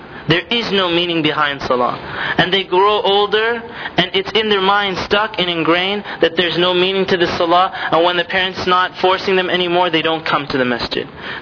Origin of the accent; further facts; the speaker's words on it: Canada; even when I was younger and I grew up in Canada